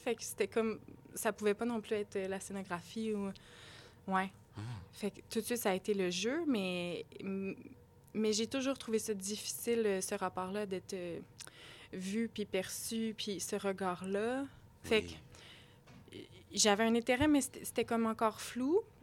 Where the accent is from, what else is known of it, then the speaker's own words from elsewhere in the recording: Quebec, Canada; Je viens de la Montérégie, d'un petit village. Mes parents sont agriculteurs.